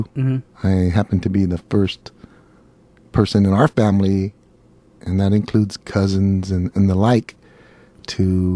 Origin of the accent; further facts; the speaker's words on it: Los Angeles, California, United States; I grew up in East Los Angeles, parts of Los Angeles, and then we moved to Rosemead, which is about an hour from here, Riverside, and went to elementary school there, went to San Gabriel High School